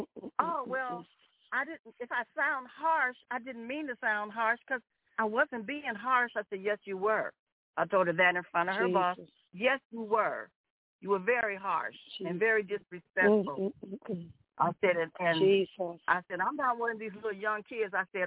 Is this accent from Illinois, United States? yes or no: yes; Chicago, Illinois, United States; I'm from Chicago. I would have checked her.